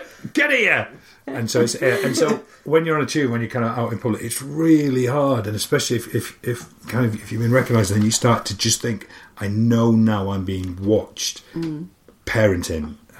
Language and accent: English; Barnsley, Yorkshire and the Humber, United Kingdom; now in London, United Kingdom; I was a kid from Barnsley, middle of nowhere.